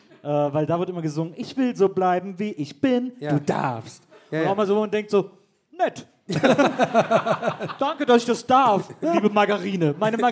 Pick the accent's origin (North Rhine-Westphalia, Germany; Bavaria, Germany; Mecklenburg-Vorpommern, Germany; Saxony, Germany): Bavaria, Germany; Erlangen; ich komme aus Erlangen